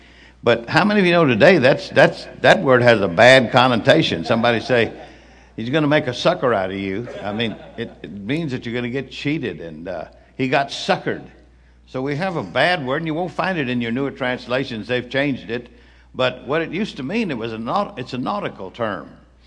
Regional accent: Fort Worth, Texas, United States; Now, I'm down from Fort Worth, Texas, and we talk a little slower.

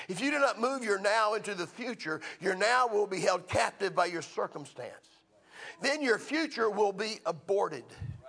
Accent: the South, United States; Because I'm from the South, we call it things.

